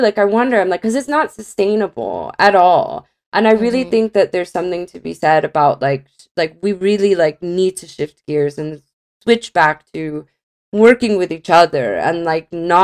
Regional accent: United States; now in United Kingdom; I mean, I'm speaking as an American, but also like I live in the UK

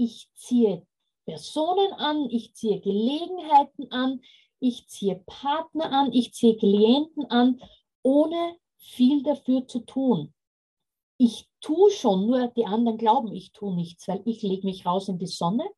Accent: Austria; Und ich komme übrigens aus Österreich, habe ich auch noch nicht gesagt, ja. Also es ist ein anderes Land und ich liebe das Meer.

